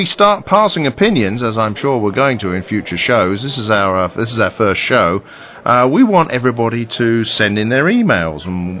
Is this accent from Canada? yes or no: no; England, United Kingdom; moved away as an adult; now in United States; originally from England. I came over here in 1980, so I've actually been living longer in the United States than I have been living in England, which, if you figure that out, I came over when I was 25